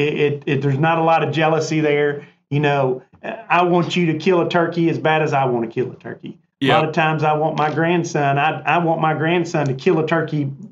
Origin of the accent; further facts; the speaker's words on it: Arkansas, United States; I'm not from Missouri. I'm from Arkansas, but I've hunted up there for years.